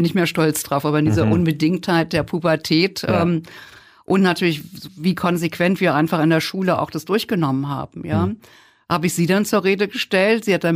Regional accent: Berlin, Germany; In Steglitz. Tatsächlich in der Wohnung, in der ich jetzt wieder lebe, ja.

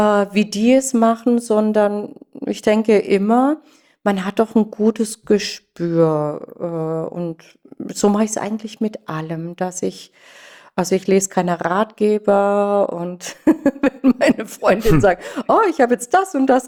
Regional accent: Freiburg, Baden-Württemberg, Germany; ich bin ja ursprünglich am Freiburger Stadttheater groß geworden, weil mein Papa war ja Opernsänger

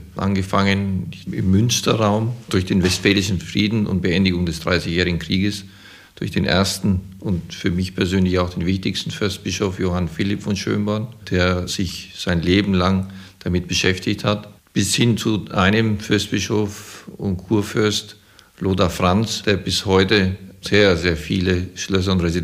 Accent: Portugal; moved away; also born or lived in Germany / Switzerland / Colorado, United States; Ja, also geboren in Portugal. Und dort auch aufgewachsen, in der Schule dann in Deutschland gewesen, über in die Schweiz.

